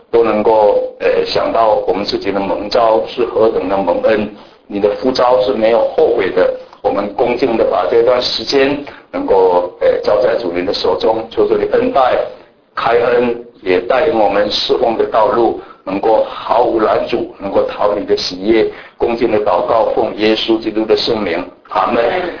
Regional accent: Yanshui, Tainan, Taiwan; 因为我是台湾南部出来的，我是长在那个拜火乡最厉害的港珠雅盐水镇，那个是我从小就在那里看着放风炮长大的，每一个庙我就住在庙的旁边啊

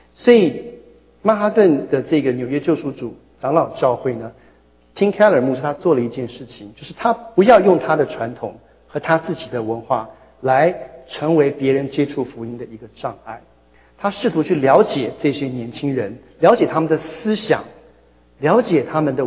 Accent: Taiwan; now in East Lansing, United States; 我跟我太太回台湾的时候我是从台湾来的

